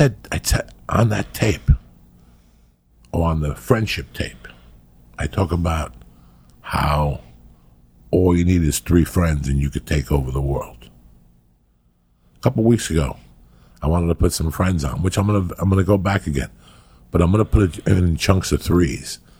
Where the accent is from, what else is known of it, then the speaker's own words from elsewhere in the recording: New Jersey, United States; I'm from Jersey. It's just a drive down to Baltimore. But I wasn't ready to be home.